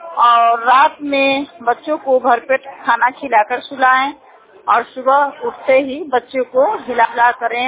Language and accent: Hindi; Patahi, Bihar, India; मैं पताही पंचायत की रहने वाली हूँ।